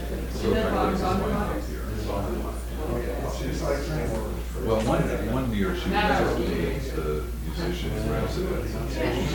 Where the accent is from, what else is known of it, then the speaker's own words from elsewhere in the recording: United States; I'm American